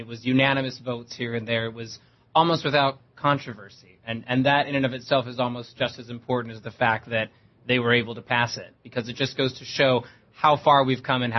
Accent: New York, United States; You've got Edie Windsor's case out of my home state of New York.

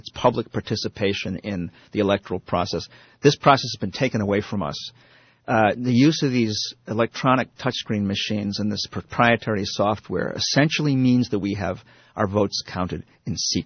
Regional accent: New York, United States; also born or lived in Maryland; I'm from New York. They're trying to get the machines into New York. I lived in Maryland for 15 years

